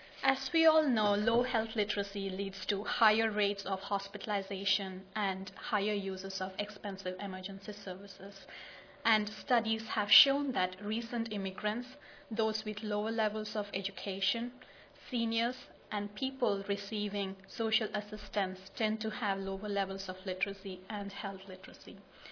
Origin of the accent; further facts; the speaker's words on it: New York, United States; I come from Nassau County in Long Island, which according to 2000 census shows that it has a population of 1.3 million people.